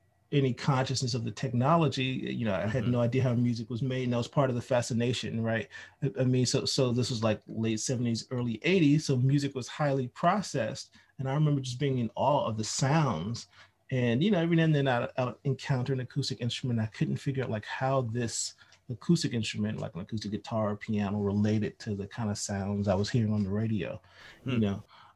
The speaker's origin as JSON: {"language": "English", "town": "Nashville", "region": "Tennessee", "country": "United States", "said": "I grew up playing music. We're both from Nashville, Tennessee. So it's a music city."}